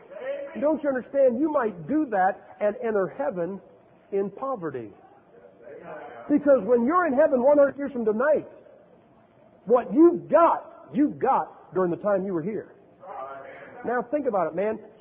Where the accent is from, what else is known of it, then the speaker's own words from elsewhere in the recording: Massillon, Ohio, United States; I'm from Massillon, Ohio. That's where pro football started.